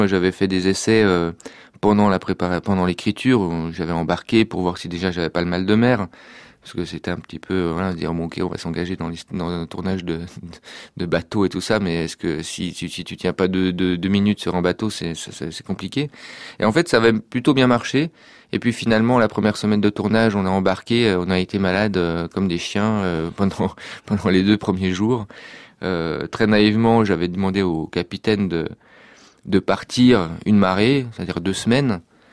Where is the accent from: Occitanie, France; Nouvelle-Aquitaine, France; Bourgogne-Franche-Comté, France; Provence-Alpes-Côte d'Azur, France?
Bourgogne-Franche-Comté, France; Moi, je suis un terrien, je viens de Franche-Comté, donc j'ai grandi très loin de la mer.